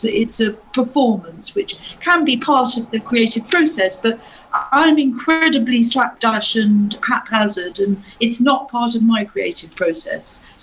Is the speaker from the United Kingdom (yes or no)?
yes; London, United Kingdom; So, no, I'm a Londoner. I love it here. This is my world.